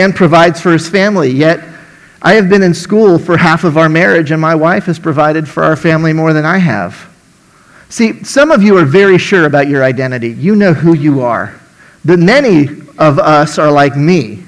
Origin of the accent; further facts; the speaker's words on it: Miami, Florida, United States; I grew up in Miami when I was a child. My neighbors were German. My neighbors were Chinese. My neighbors were Cuban.